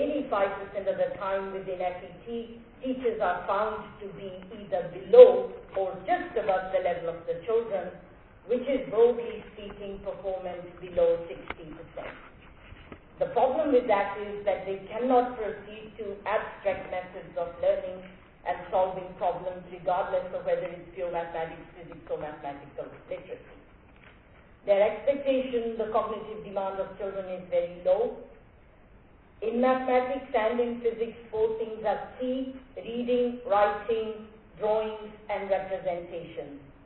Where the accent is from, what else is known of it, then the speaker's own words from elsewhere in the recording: England, United Kingdom; moved away as an adult; What drives me? I come from England. I was an Office for Standards in Education inspector some 17 years ago.